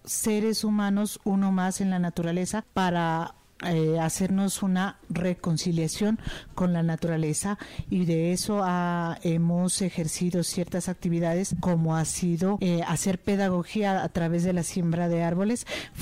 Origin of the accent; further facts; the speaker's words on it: Nariño, Colombia; Vengo del departamento de Nariño